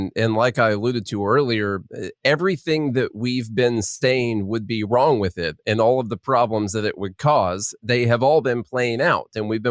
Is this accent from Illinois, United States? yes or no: yes; Illinois, United States; moved away as an adult; now in Nashville, United States; So I am from Illinois, but I did flee there and go to Nashville about 10 years ago.